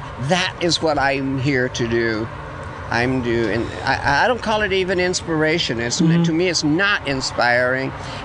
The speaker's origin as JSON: {"language": "English", "region": "Midwest", "country": "United States", "said": "Again, I'm from the Midwest, and I do not like collards."}